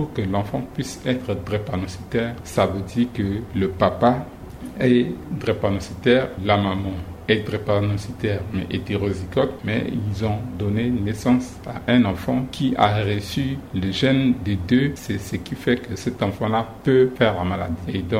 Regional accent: Central African Republic

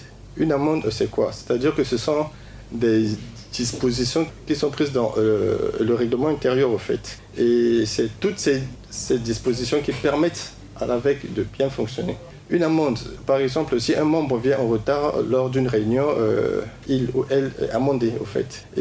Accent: Central African Republic; À l'époque, quand on était petit, Ici chez nous, en Centrafrique

